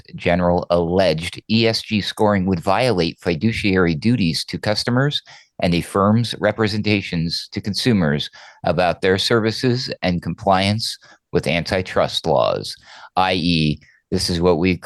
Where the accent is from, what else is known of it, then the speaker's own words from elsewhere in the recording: New Hampshire, United States; In case you're wondering why I went woohoo, I was born and raised in New Hampshire.